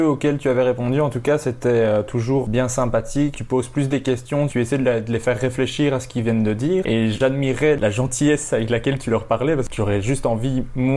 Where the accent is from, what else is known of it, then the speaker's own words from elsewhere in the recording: Belgium; Chez nous, en Belgique, c'est si t'arrives à jouer tous les soirs une fois